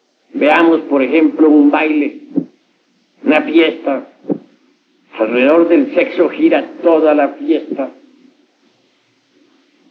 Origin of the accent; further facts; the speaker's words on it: Cotija, Michoacán, Mexico; also born or lived in Mexico City; Yo soy de Cotija, Michoacán. He vivido más que todo, más que en ningún otro lugar en el Distrito Federal.